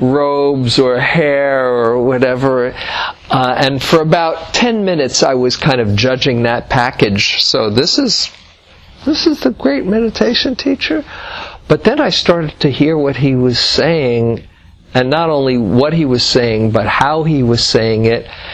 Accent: New York, United States; and I was from New York, and he sounded like he was from New York too

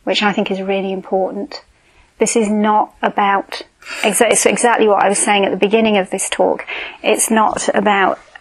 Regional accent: United Kingdom; I'm not proud of that part of being British at all. I'm not proud of being British at all, actually.

